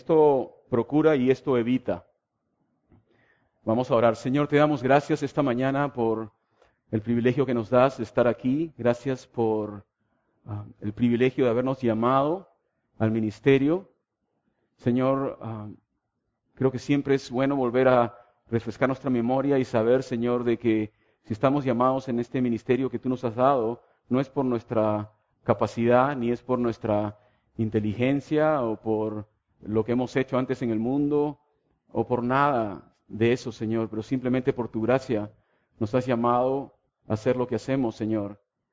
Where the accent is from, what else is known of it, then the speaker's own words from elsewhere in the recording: Lima, Peru; Yo vengo de Perú, yo nací en la República de Perú, soy de Lima.